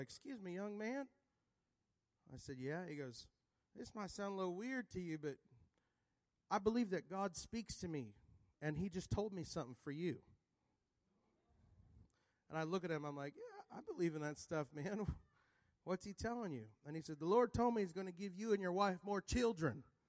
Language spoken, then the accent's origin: English; Texas, United States; I'm from Texas, so that's what the Americans sound like down there.